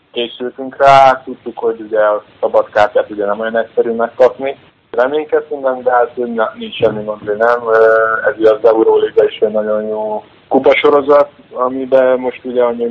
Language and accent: Hungarian; Veszprém, Veszprém County, Hungary; Veszprémben voltunk, ahol születtem, ahol éltem 20 évet, úgyhogy a családdal is tudtam találkozni.